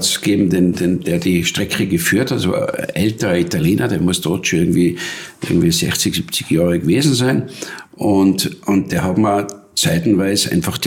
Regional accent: Tyrol, Austria; Und ich habe dort, wo ich aufgewachsen bin in Tirol, das war jetzt einmal bei Weitem nur sehr leicht kontrolliert von Polizei

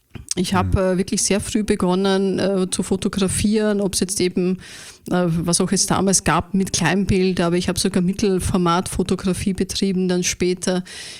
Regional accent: Vienna, Austria; Deutschen hören es ja, die Österreicher hören es nicht, weil ich doch versuche, nicht wienerisch zu sprechen, also nicht das Klassische. Ich bin ein echtes Wiener Madel, wie du so schön sagst. Groß geworden in Wien.

